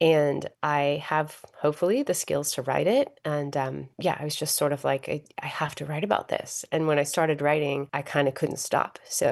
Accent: Frankfort, Kentucky, United States; also born or lived in Lancaster, Pennsylvania; I grew up in Frankfort, Kentucky, and then in Lancaster, Pennsylvania.

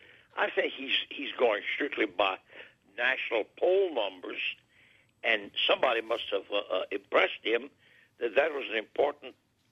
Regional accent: Lafayette, Louisiana, United States; born there; I was born at home in Lafayette.

